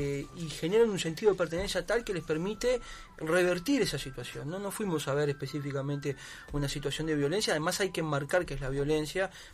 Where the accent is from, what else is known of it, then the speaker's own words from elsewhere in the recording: Uruguay; Los que venimos de Uruguay venimos por el movimiento sindical.